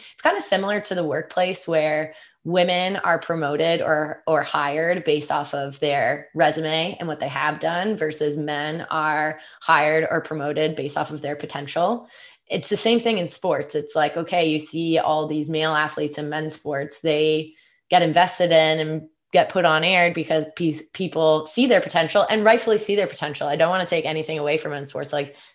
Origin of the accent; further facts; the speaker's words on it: Canada; It's so interesting being a Canadian and now working, especially on the content team.